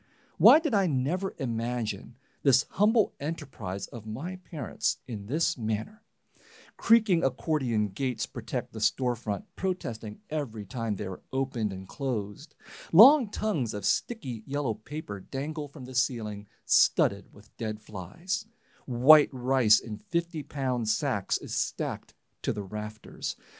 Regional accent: San Jose, California, United States; also born or lived in Vietnam / Harrisburg, Pennsylvania; I was born in Vietnam in 1971 and then came as a refugee in 1975. And we settled initially in Harrisburg, Pennsylvania after our time in a refugee camp. And then we moved to San Jose in 1978.

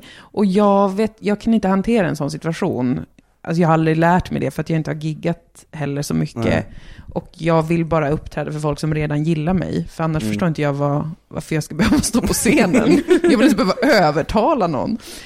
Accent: Umeå, Västerbotten County, Sweden; För det var första gången jag stoppade i Umeå, där jag är född och uppvuxen.

